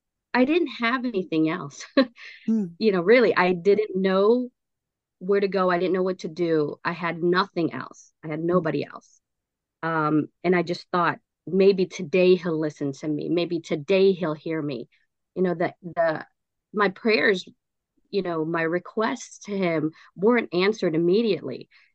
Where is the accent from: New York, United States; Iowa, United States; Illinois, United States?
Illinois, United States; Chicago; moved away; We moved from Chicago, Illinois, to Texas, Houston, Texas. And when my sister and I moved there, it was just the two of us.